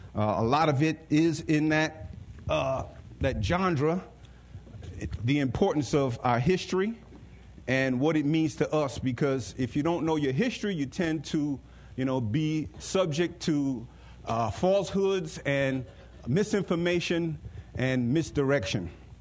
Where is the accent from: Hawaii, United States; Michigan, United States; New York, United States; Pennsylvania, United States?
New York, United States; also born or lived in Georgetown, Guyana; I was born in Georgetown, Guyana. My family moved in the early 70s, and we moved to New York, and I grew up in New York.